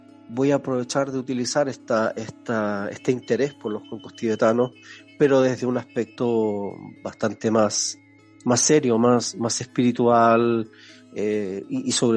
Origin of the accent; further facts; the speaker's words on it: Chile; born there; Así empecé a viajar muy joven. Yo nací en Chile y empecé a viajar por Latinoamérica, pues especialmente Argentina, Brasil, Perú, Bolivia